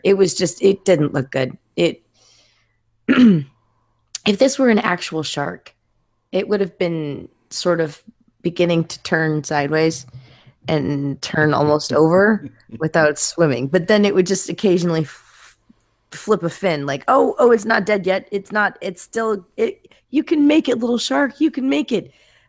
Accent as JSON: {"language": "English", "town": "Manteca", "region": "California", "country": "United States", "tie": "born or raised there", "said": "Like, I grew up in Manteca, so that's why I put the, like, maybe that's why I pronounced it the way I did."}